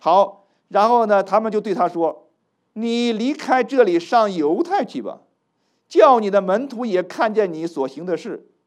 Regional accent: China; 我们中国人谁等弥赛亚？中国人，中国文化哪有弥赛亚？

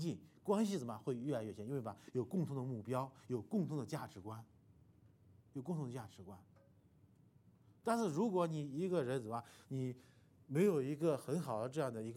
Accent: Shanxi, China; 因为我信主是在中国那个四川，但是我那个时候的我老家是山西的，所以我信主之后呢，因为工作的一些的原因呢，我又回到了我们老家山西

